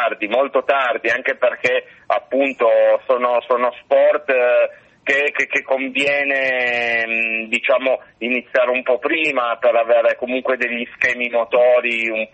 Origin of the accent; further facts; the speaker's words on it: Turin, Piedmont, Italy; born there; la mamma è italiana, sono un mix in realtà, però sì, sono nato qui a Torino.